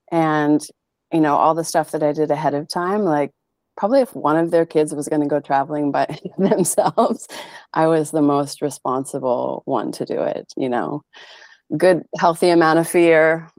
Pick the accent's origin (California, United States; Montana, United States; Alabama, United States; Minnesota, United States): Montana, United States; moved away as an adult; now in Portland, United States; growing up in Montana, I never felt at home. I never felt like it was my place. I always felt out of place. Like I don't belong here. I never really wanted to live there. Like, and I actually moved, to Portland with my family at the age of 18.